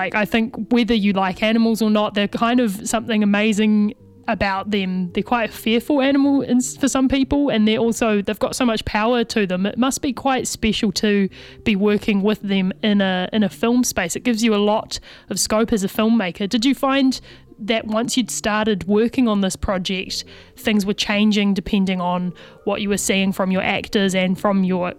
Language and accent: English; Christchurch, Canterbury, New Zealand; I grew up in Christchurch, which is still a city, but we did have Pet Day